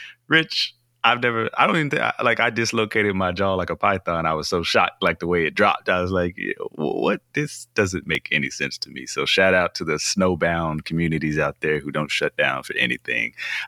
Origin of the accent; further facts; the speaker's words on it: Texas, United States; also born or lived in Denver; I'm born and raised in Texas. So when I was spending my 7 years in Denver